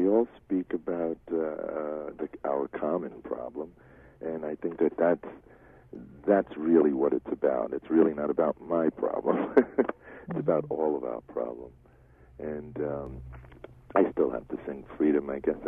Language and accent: English; Brooklyn, New York, United States; because basically I grew up in Brooklyn through the 50s as a teenager